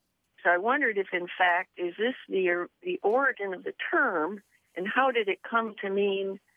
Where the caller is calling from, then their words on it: Petoskey, Michigan, United States; From Petoskey, Michigan.